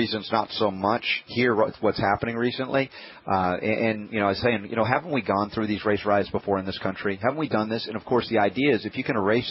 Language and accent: English; the South, United States; I'm a Southerner transplanted.